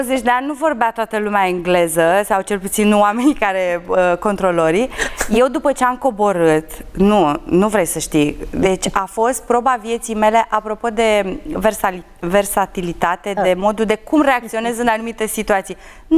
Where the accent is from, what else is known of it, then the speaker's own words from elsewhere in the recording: Drobeta-Turnu Severin, Mehedinți County, Romania; moved away as an adult; now in Bucharest, Romania; când am venit în București, eu în orașul meu natal nu am mers niciodată cu autobuzul. Și am venit cu trenul de la Severin până la București